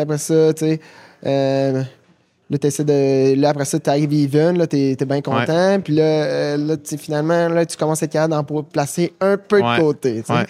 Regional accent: Port-Cartier, Quebec, Canada; je viens de Port-Cartier, je suis une petite ville

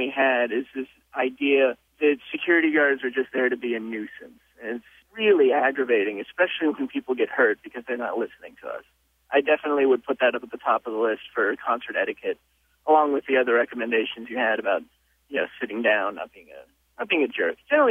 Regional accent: Las Vegas, Nevada, United States; I'm from Las Vegas, Nevada.

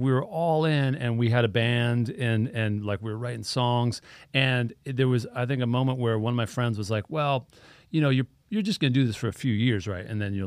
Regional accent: Hawaii, United States; I grew up in Hawaii, so he was playing a lot of gigs.

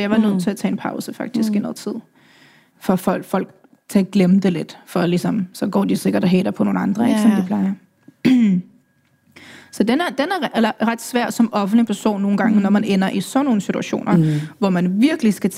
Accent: Ukraine; jeg er den eneste fra Ukraine.

